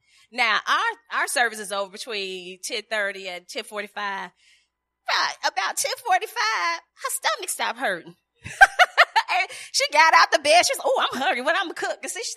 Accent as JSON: {"language": "English", "town": "Chicago", "region": "Illinois", "country": "United States", "tie": "born or raised there", "said": "I grew up in Chicago, and from a young child, I took the city buses."}